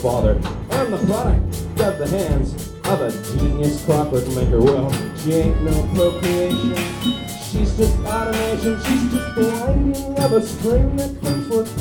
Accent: San Francisco, California, United States; So next up, we're from San Francisco. You guys know that you have more stars out here than San Francisco at night.

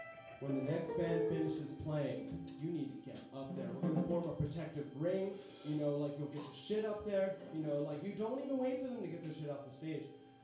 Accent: Seattle, Washington, United States; We are from Seattle.

